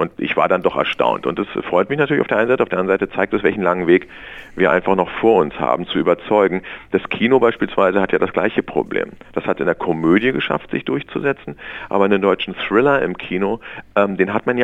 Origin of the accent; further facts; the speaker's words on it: Germany; eigentlich muss man als Deutscher noch besser sein als die Ausländer, um überhaupt wahrgenommen zu werden im eigenen Land.